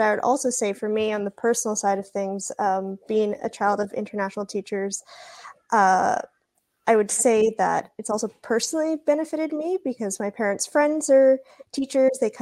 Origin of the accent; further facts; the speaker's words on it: Singapore; growing up in Singapore